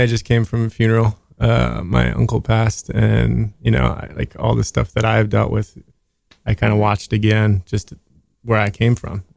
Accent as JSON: {"language": "English", "country": "United States", "tie": "born or raised there", "said": "I grew up in America with my father's"}